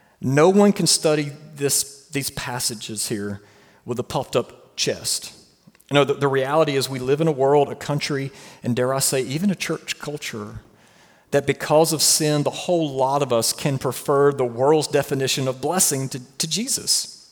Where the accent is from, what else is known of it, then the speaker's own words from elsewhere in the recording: Alabama, United States; At least it's not what I was raised being taught in West Alabama.